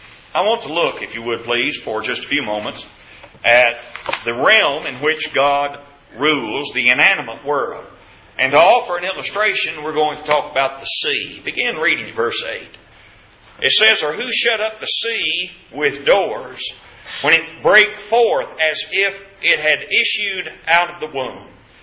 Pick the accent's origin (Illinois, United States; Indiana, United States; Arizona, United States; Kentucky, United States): Kentucky, United States; You know, growing up in Kentucky, I've never seen anything like that. You know why? We didn't have any oceans in Kentucky.